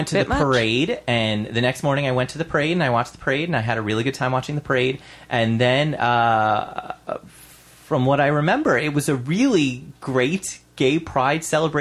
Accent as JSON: {"language": "English", "region": "Vermont", "country": "United States", "said": "I'm like, oh, I'm Vermont. Oh, is that near San Francisco? No, it's actually a state. It is. On the other side of the country."}